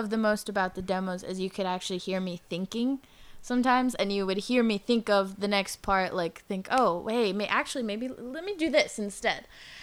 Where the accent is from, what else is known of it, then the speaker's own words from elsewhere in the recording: Los Angeles, California, United States; all the writers and the rock bands that I had never heard growing up in East LA.